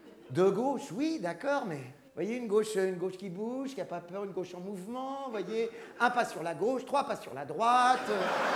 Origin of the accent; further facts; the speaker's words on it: France; Chez nous, en France, au gouvernement, ils sont tous de la gauche flottante.